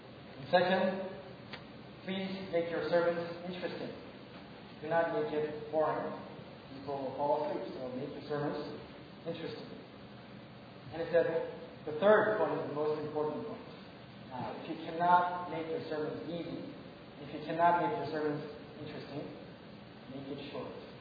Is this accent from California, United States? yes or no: no; Westchester, New York, United States; I came here to the States when I was at church 14. And I grew up in Westchester, New York, in the suburbs of New York City.